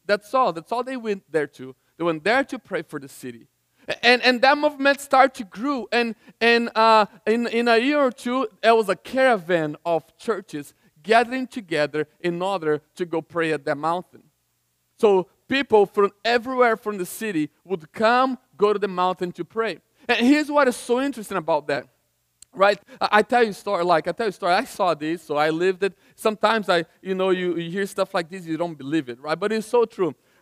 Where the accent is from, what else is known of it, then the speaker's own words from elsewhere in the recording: Goiânia, Goiás, Brazil; Back in the 80s, I grew up in Goiânia, in Brazil, Goiânia, and that town